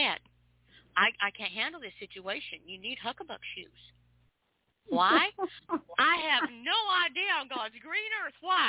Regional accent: Spokane, Washington, United States; I grew up in Spokane, but I spent summers in Derry and Moscow, Idaho.

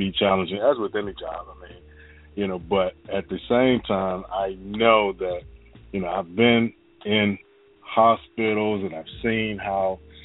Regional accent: Virginia, United States; I'm originally from Virginia, so, you know, make my way back somewhere down there

